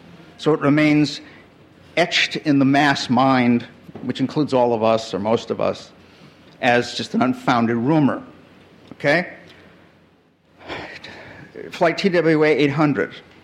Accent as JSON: {"language": "English", "town": "Chicago", "region": "Illinois", "country": "United States", "tie": "born or raised there", "said": "including Mayor Daley from my hometown of Chicago"}